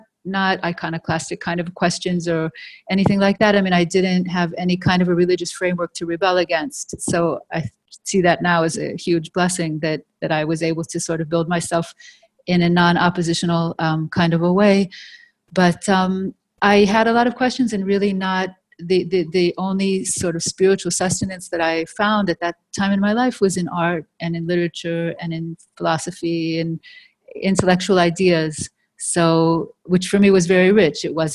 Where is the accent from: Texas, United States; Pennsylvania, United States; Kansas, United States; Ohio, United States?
Ohio, United States; I was born in the Midwest. I grew up in Ohio. My family is a Reform.